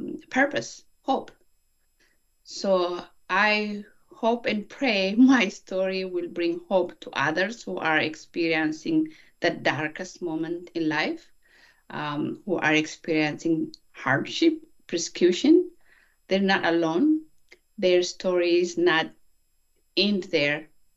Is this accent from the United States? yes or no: no; Oromia, Ethiopia; I was born and raised in Oromia State, Ethiopia, where my ethnic background being Oromo, my Christian belief, and also being a woman